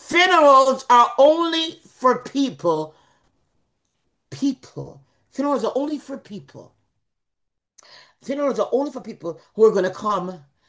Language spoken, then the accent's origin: English; Jamaica; And I remember when we in Jamaica, because I'm a Jamaican, it would say, my mother would say, "Blood is thicker than water."